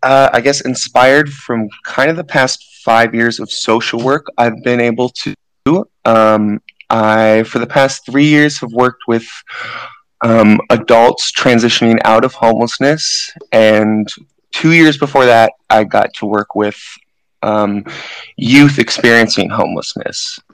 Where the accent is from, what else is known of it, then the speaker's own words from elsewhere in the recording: Seattle, Washington, United States; now in Bellingham, United States; I am from West Seattle, but I currently live in Bellingham because I'm going to school at a college called Fairhaven